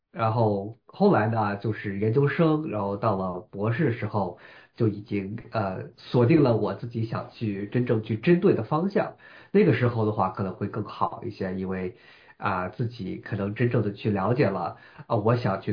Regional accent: Seattle, Washington, United States; also born or lived in Pennsylvania; 我是在这边出生的，我在宾夕法尼亚州出生的，然后我

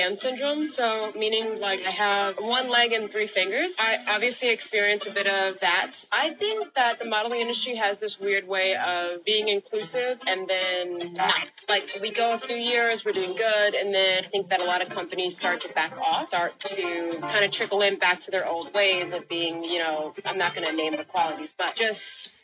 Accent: Chicago, Illinois, United States; I'm from Chicago. I am a model.

